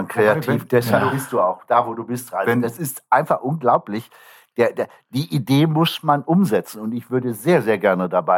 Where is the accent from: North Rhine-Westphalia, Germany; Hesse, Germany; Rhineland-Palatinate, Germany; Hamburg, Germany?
North Rhine-Westphalia, Germany; Neuss; Ich bin tatsächlich in Neuss am Rhein aufgewachsen. Aber ich bin in Düsseldorf-Flingern produziert worden.